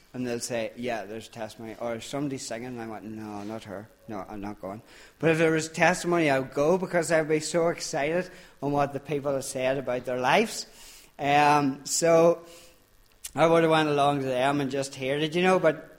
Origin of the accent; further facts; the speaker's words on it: Greystone, Northern Ireland, United Kingdom; I come from Greystone, which is like from Dungan to Auchnacloy. So if you don't blink, you've still passed it. It's that small. So I grew up there.